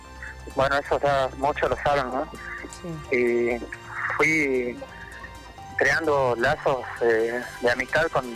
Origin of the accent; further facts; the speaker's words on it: Alto Comedero, Jujuy, Argentina; Soy de Alto Comedero.